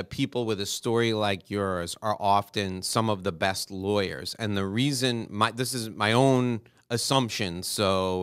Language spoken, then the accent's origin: English; New York City, New York, United States; Where I grew up in New York City, I can't walk down the street without someone that's had an immigration experience.